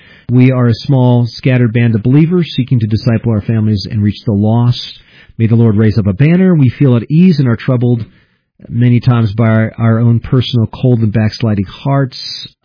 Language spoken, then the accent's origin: English; United States; I probably did. Yeah, I'm an American.